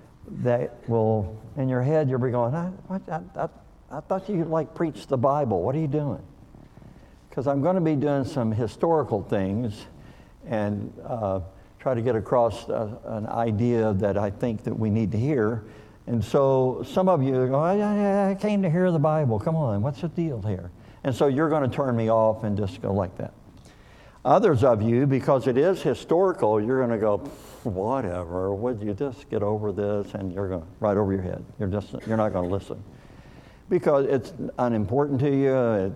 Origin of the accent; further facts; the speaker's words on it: Kentucky, United States; moved away; also born or lived in Missouri, United States / Oklahoma, United States; But I am from Oklahoma. I moved there in 1978. I was born in Missouri, but I grew up in Kentucky. Now I've been in Oklahoma so long, I feel like I'm Okie.